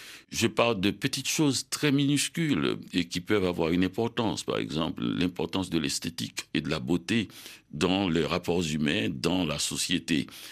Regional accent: Haiti; now in North America; puisque je viens de la République d'Haïti, un pays qui était indépendant depuis plus de 200 ans, et je suis arrivé en 76 en Amérique du Nord.

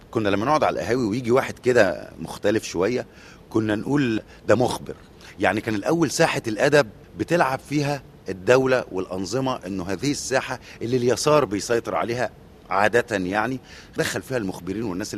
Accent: Cairo, Cairo Governorate, Egypt; طب هو أنا لو مش ابن القاهرة مثلا كانت هتبقى دي لهجتي؟

